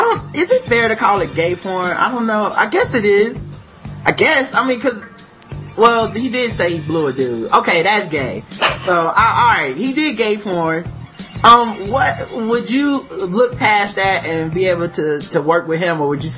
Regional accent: North Carolina, United States; I don't speak Spanish. I'm from North Carolina.

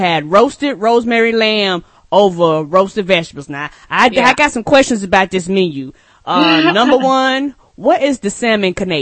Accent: the South, United States; And I'm from the South, so I was like, okay.

